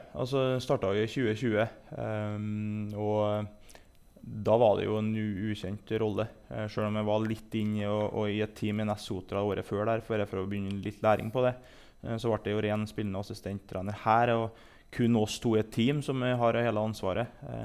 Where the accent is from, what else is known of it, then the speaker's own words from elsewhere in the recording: Trøndelag, Norway; det var jo som trønder det, den drømmen du hadde